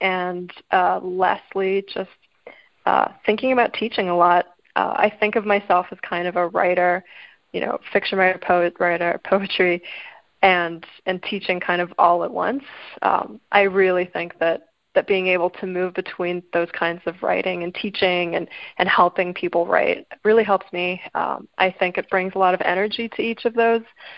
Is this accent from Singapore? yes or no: yes; Singapore; when my friends and I were growing up in Singapore, we didn't read stories about growing up in Singapore.